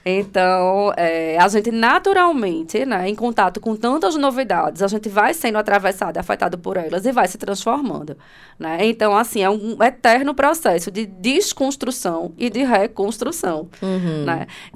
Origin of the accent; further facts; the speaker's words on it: Recife, Pernambuco, Brazil; accent: Northeastern Brazilian; De onde você vem? Ah, é do Nordeste, né? O sotaque. Né? Então, assim, isso é algo que fica muito marcante. Enquanto que em Recife eu não era, assim, identificada por isso.